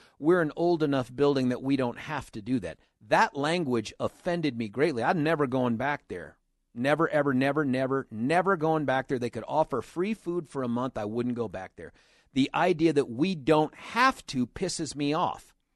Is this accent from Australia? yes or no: no; United States; it's offensive to me as an American.